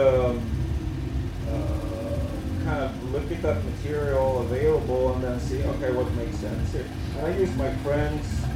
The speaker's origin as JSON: {"language": "English", "country": "Sweden", "tie": "born or raised there", "second_language": "English", "said": "I grew up in Sweden, a very small little rural village, I'd say, you know?"}